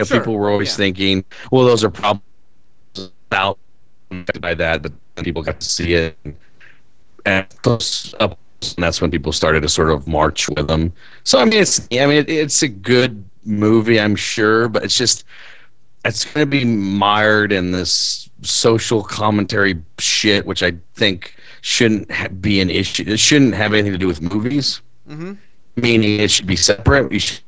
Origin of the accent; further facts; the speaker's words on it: Brussels, Belgium; English is a second language; I am not. I am from Brussels.